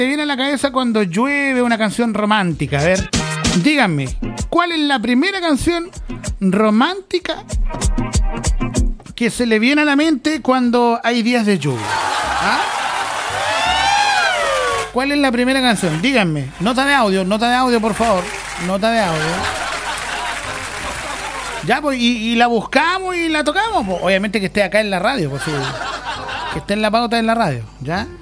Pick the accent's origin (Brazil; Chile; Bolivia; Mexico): Chile; porque así somos los chilenos, así somos